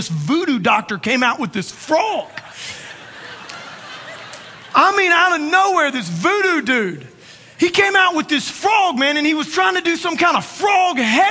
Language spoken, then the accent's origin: English; Louisiana, United States; You know, I'm from South Louisiana. And have you ever heard of Mardi Gras?